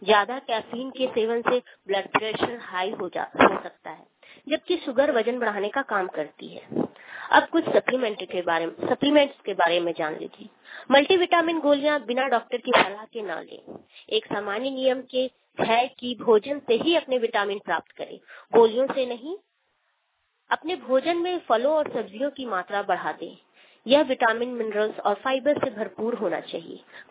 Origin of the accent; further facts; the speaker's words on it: Bokaro Thermal, Jharkhand, India; और मैं बोकारो थर्मल झारखंड से हूँ।